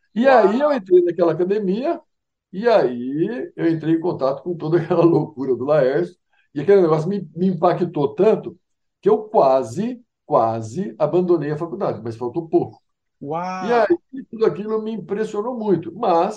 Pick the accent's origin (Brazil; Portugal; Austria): Brazil; Araras, São Paulo; eu sou de Araras, né, uma cidade do interior de São Paulo, e assim, ó, cara, desde pequenininho, sempre fui assim, meio introspectivo